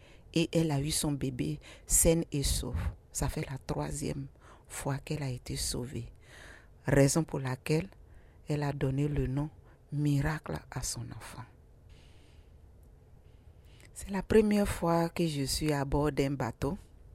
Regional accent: Côte d’Ivoire; je suis sage-femme, je viens de la Côte d'Ivoire.

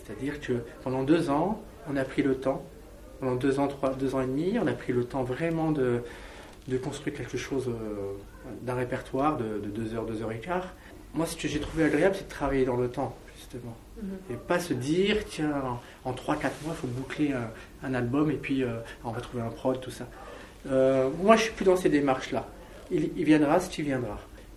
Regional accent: Algiers, Algiers Province, Algeria; born there; moi je suis né à Alger

